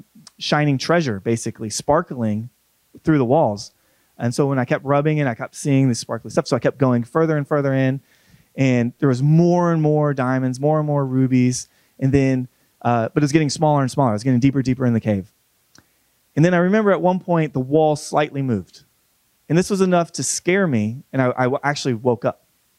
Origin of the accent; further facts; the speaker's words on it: Florida, United States; I'm from Florida. I don't see caves ever.